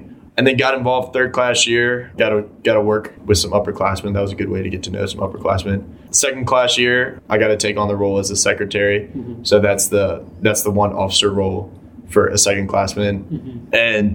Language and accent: English; Gloucester, Virginia, United States; I'm from Gloucester, Virginia. It's about 3.5 hours east.